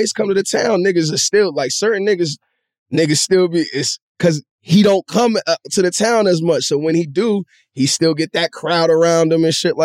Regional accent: Harlem, New York, United States; because I'm from Harlem and my ego and shit like

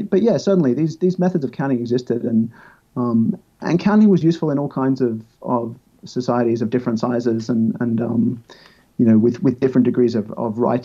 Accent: Australia; I'm Australian, but my ancestors come from Britain mostly originally.

